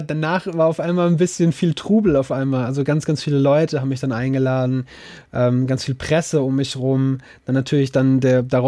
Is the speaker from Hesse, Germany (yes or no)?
yes; Dudenhofen, Hesse, Germany; Also ich komme gebürtig aus Dudenhofen im Rottgau und bin da gerne an die Roddau gegangen